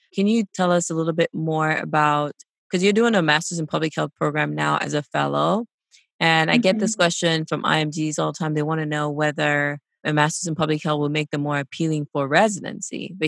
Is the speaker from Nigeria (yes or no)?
no; Cameroon; I didn't mention this, but we're both from Cameroon.